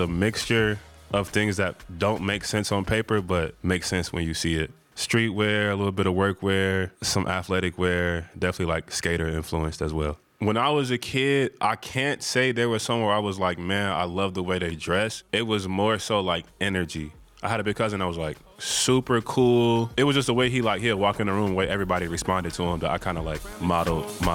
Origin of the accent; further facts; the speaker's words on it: Chicago, Illinois, United States; I feel like growing up in Chicago, we're really big on shoes and specifically Jordans, like Mikes, even the fact that we called them Mikes.